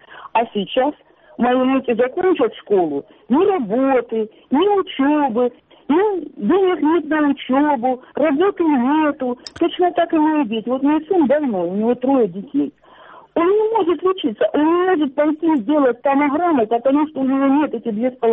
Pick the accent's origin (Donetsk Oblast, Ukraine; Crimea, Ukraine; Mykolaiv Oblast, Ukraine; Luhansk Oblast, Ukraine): Luhansk Oblast, Ukraine; Shchastia; я из города Счастье.